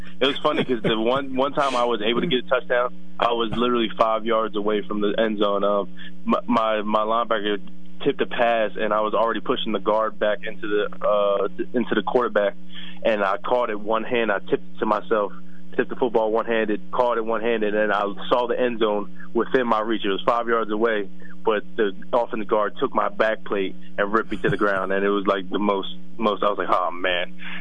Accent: New Jersey, United States; We're both from South Jersey, so South Jersey has one of the best football areas in the world, I think.

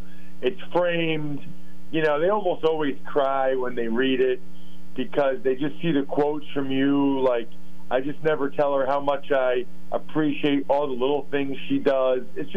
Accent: Reading, Pennsylvania, United States; I'm from the Reading area

